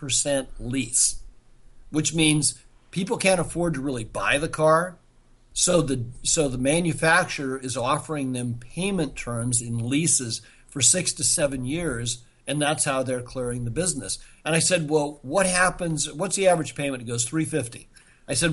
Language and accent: English; Newport Beach, California, United States; now, I'm from Newport Beach.